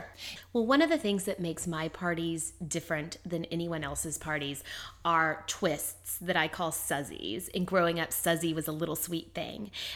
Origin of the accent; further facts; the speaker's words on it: the South, United States; my party business has grown so rapidly in New York is because as a Southerner, that adds cachet and sort of validity to my background in food.